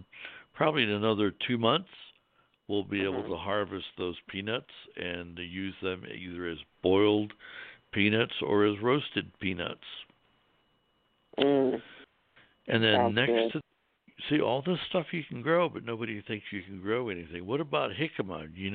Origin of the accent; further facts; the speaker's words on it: Midwest, United States; You know, I'm from the Midwest, and you know, my family is from Germany and Ireland and England.